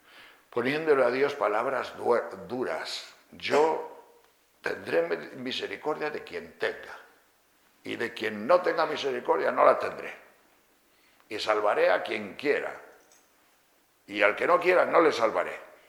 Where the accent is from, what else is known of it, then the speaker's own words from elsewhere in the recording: Castile and León, Spain; En León hay un pueblo que se llama Caín. Y los de ese pueblo se llaman cainitas. Y mi pueblo está cerca de ese pueblo.